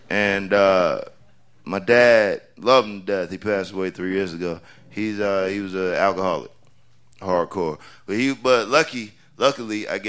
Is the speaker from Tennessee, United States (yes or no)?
no; Oklahoma, United States; born there; also born or lived in Spain / North Carolina; So I was born in Oklahoma, even though, yeah, I claim North Carolina because that's where I've been the longest.